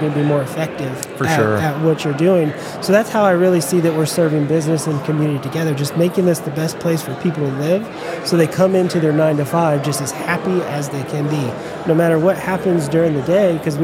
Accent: Arkansas, United States; I grew up here in Northwest Arkansas, so this is my home. I'm one of the few that can actually say that.

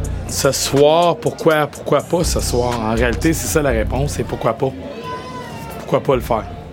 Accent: Florida, United States; also born or lived in Montreal, Canada; je suis né à Montréal, toute ma vie dans le sud de la Floride.

